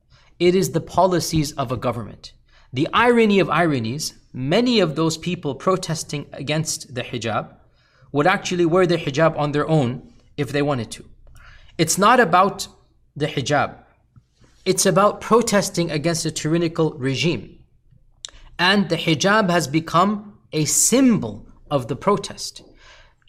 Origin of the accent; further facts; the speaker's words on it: United States; as a part of who I am as a Muslim and as an American, I will preach and speak against the bad.